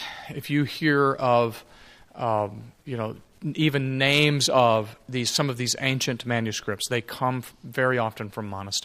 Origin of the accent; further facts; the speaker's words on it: Texas, United States; I mean, I am a Texan. What is the Alamo?